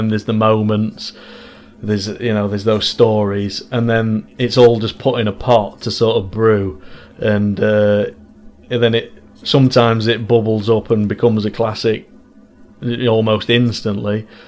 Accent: Worksop, East Midlands, United Kingdom; I'm from Worksop originally, which is about 15 miles away from Sheffield.

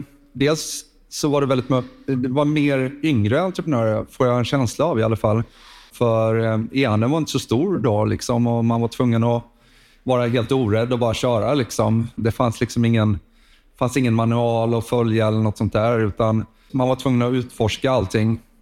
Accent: Bankryd, Jönköping County, Sweden; moved away as an adult; Nej, men jag är stolt smålänning från början. Kommer från Jönköping. Från Bankryd faktiskt. Och flyttade till Stockholm för att plugga på juristlinjen.

